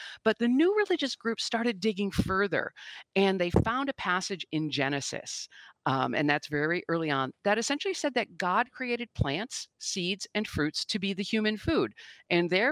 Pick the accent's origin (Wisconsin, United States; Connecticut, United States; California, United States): Wisconsin, United States; Milwaukee; I think I put it down to growing up in Milwaukee and then being exposed to a lot of people.